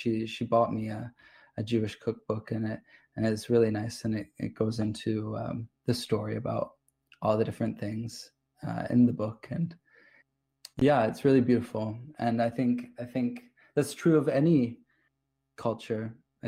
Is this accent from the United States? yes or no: no; England, United Kingdom; things that are new to me, because I grew up in England